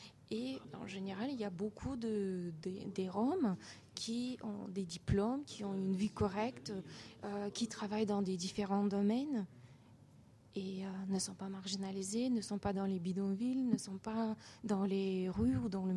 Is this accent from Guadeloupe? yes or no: no; Bulgaria; French is a second language; moved away as an adult; now in France; je viens de la Bulgarie, je suis d'origine rome. Je suis venue en France en 2010